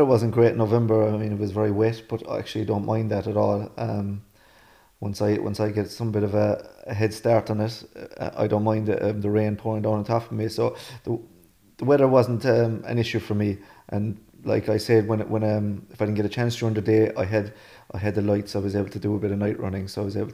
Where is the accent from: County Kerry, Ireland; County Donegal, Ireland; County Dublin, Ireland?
County Kerry, Ireland; Killarney; I'm from Killarney Town, just the Woodlawn area of Killarney Town. I've been here all my life. I'm working most of my life inside the Tattler Jack pub. So I'm out in Lochaben there now